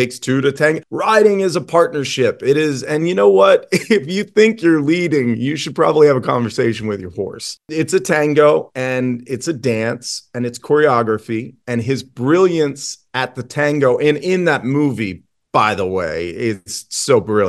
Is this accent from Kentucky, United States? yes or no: no; Virginia, United States; And I grew up in Virginia and knew that I thought it was so cool that he had a horse farm